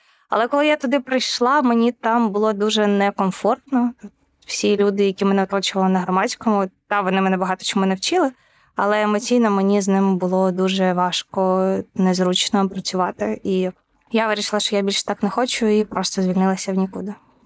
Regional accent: Sumy, Sumy Oblast, Ukraine; Це точно було в Сумах, звідки я родом.

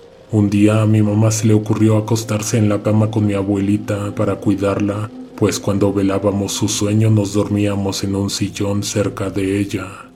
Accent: Morelos, Mexico; Yo crecí en un pueblo en Morelos

